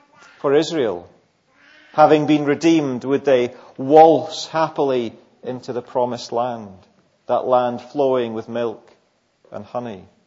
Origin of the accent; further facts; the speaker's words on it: Scotland, United Kingdom; But perhaps being a Scottish Presbyterian, I was drawn to the grumbling that was going on in these verses.